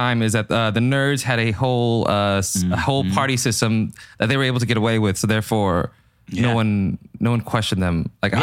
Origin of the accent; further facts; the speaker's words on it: Fresno, California, United States; I grew up in Fresno for 7 years.